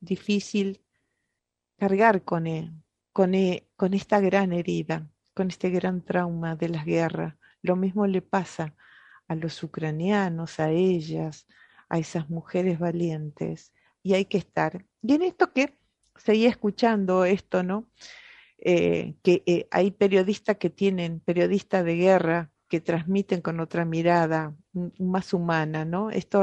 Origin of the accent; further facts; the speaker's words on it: Argentina; eso forma parte de nuestra memoria colectiva, de nuestra historia como pueblo argentino